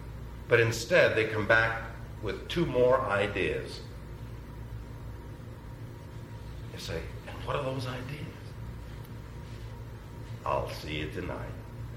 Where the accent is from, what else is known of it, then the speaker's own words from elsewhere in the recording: New York City, New York, United States; I was raised in New York City. What would I know about sheep? There are no sheep in New York City.